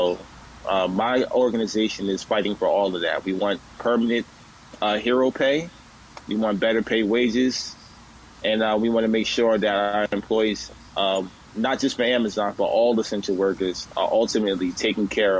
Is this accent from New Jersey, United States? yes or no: yes; Hackensack, New Jersey, United States; And my hometown, which I haven't been back since I graduated high school in 2007, this is very sentimental for me to bring some action to my hometown of Hackensack, New Jersey.